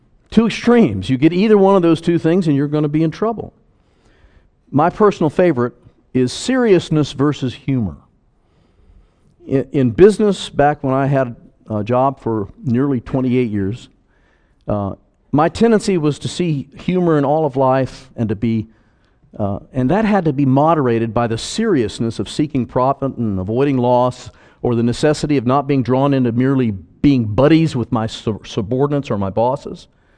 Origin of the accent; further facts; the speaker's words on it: Jacksonville, Florida, United States; And I remember the day in up in Jacksonville, which is my hometown